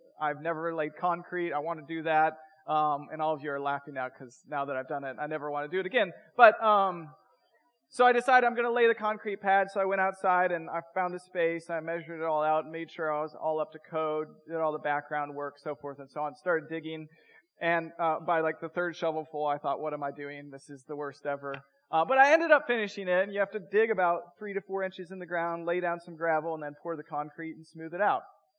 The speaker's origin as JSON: {"language": "English", "town": "Portland", "region": "Oregon", "country": "United States", "said": "You can probably tell I'm from Southeast Portland by my dress, trying to be all things to all people."}